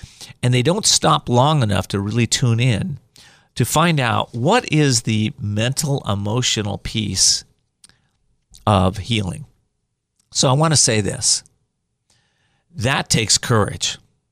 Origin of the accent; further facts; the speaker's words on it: Whittier, California, United States; You know, in my life, I grew up in Whittier, California, and I had a beautiful home, home life.